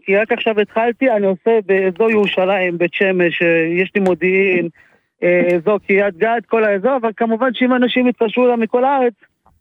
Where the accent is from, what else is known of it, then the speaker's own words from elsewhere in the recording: Givot, West Bank, Palestine; אני מגוש עציון.